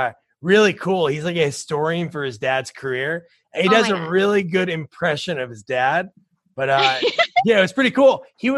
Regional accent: New Jersey, United States; I grew up in New Jersey. I live here now.

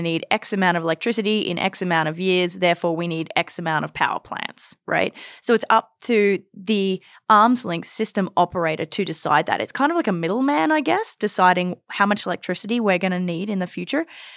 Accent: Australia; I remember growing up in Australia, we used to have off-peak and peak power rates.

